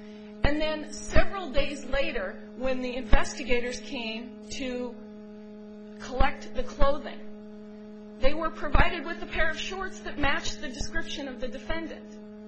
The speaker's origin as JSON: {"language": "English", "town": "Great Falls", "region": "Montana", "country": "United States", "said": "I'm from Great Falls, Montana."}